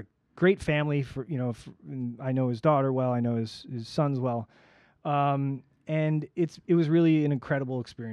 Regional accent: New York, United States; moved away; I am from Long Island. I've been out here a long time, probably about 15, 17 years. I actually came out for a girl, which was great.

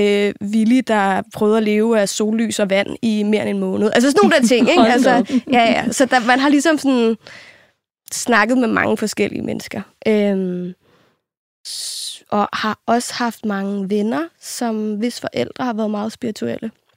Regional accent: Copenhagen, Capital Region of Denmark, Denmark; I og med, at jeg er opvokset på Christiania, og i og med, at jeg er opvokset i kollektiv på Christiania

